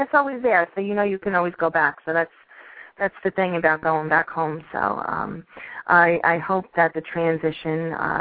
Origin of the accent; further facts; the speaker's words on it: New York, United States; We grew up in New York, too. We never had driver's licenses until you have to move somewhere.